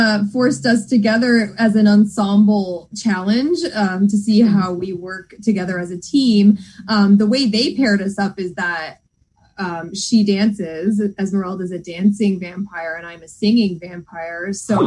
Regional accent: Toronto, Ontario, Canada; I'm from Toronto, and but my dad's a Newfie.

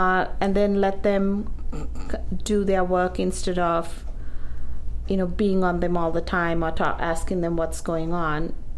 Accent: Sri Lanka; now in United States; Well, I'm originally from Sri Lanka.

